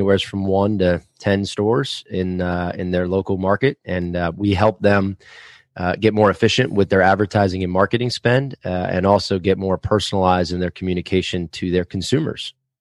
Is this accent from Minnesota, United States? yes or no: no; Fort Lauderdale, Florida, United States; I grew up in Fort Lauderdale, Florida.